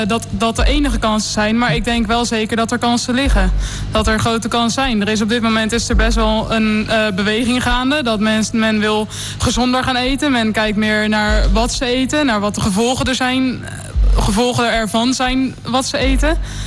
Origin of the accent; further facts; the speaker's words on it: Randstad, Netherlands; maar zelf kom ik ook uit de Randstad